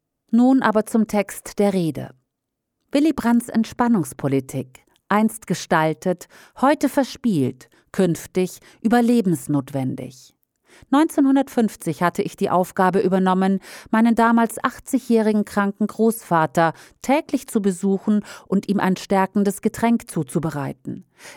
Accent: Baden-Württemberg, Germany; Mein Heimatdorf liegt genau zwischen Mannheim und Heilbronn und auch zwischen Bruchsal und Pforzheim im Südwesten und Würzburg im Nordosten.

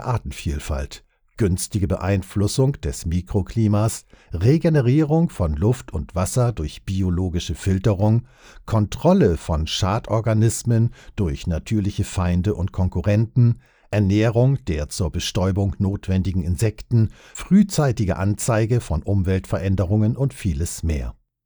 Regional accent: Baden-Württemberg, Germany; In meiner Heimat, in Kraichgau, wurden systematisch die vielen Klingen

